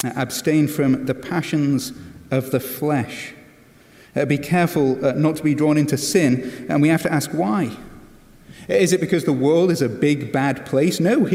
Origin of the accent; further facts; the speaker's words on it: England, United Kingdom; accent: English; now in United States; I have fought as hard as I could to maintain my English accent, as well as my British charm.